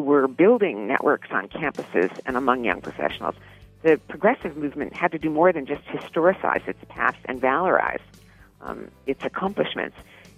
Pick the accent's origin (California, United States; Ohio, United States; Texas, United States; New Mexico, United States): Ohio, United States; Cleveland; I grew up in Cleveland, Ohio, went to public schools